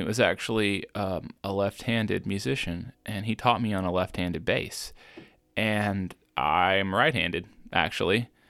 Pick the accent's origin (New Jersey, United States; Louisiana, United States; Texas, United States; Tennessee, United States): Tennessee, United States; Nashville; born there; I was born in Nashville, Tennessee, Music City.